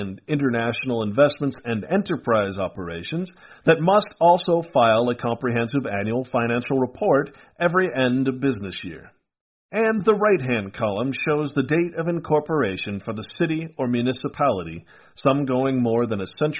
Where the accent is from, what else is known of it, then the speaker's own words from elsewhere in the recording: Sacramento, California, United States; Which corporation do you live in? Ah, there's Sacramento, my hometown. So let's use California as our example state.